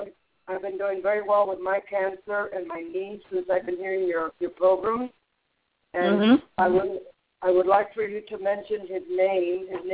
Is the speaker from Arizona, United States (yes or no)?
yes; Tucson, Arizona, United States; I'm from Tucson, Arizona.